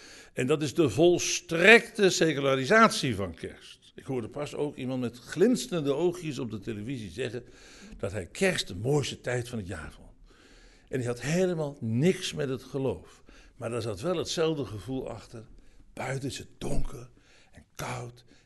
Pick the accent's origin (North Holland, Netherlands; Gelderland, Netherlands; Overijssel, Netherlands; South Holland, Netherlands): North Holland, Netherlands; Zaandam; born there; Ik ben geboren in Zaandam, waar je met Pinkster de luilak had.